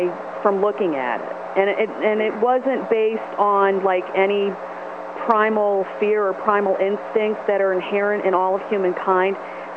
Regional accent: Portland, Maine, United States; the old house that I grew up in Portland, Maine

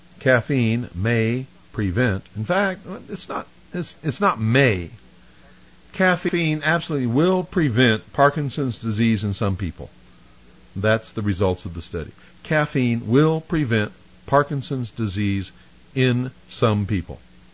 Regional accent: United States; I'm an American, and I have the freedom of speech.

